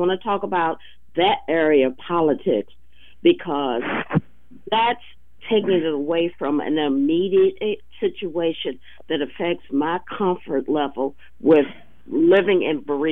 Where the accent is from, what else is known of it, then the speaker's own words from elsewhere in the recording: United States; But I mean, I'm an American right now, and I'm scared of to be in my own country